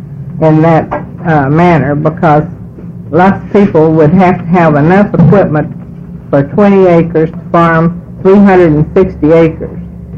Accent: Albany, Oregon, United States; from Albany, Oregon.

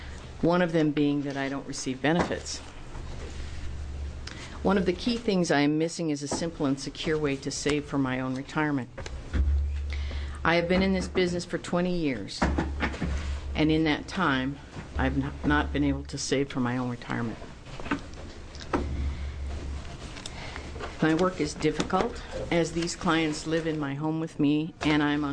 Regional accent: Milton-Freewater, Oregon, United States; I'm from Milton Freewater, Oregon, in Representative Barreto's district.

